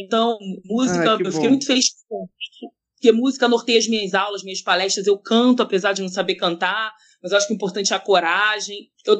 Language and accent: Portuguese; Rio de Janeiro, Brazil; essa noção do subúrbio, que é de onde eu venho, né, do subúrbio do Rio de Janeiro